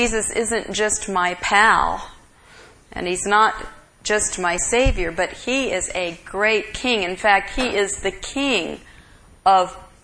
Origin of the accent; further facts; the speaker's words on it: United States; I love my country, and I am very thankful that I am an American.